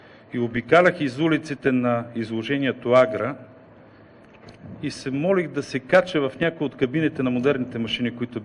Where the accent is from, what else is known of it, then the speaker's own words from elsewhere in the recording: Plovdiv, Plovdiv Province, Bulgaria; Изключително съм радостен да приветствам изложението тук в Пловдив, защото това не просто е моя роден град, а мой любим град.